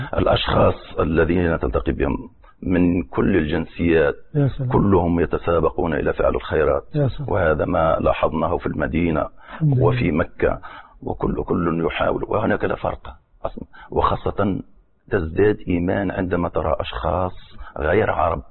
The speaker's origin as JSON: {"language": "Arabic", "country": "Tunisia", "said": "بالنسبة لشهر رمضان المعظم في بلدنا تونس له نكهة خاصة."}